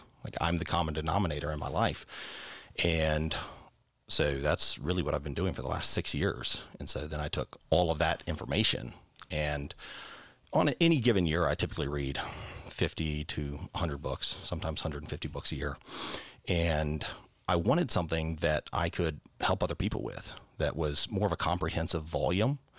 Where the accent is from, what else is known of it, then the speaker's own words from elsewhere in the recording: Arkansas, United States; Arkansas, originally.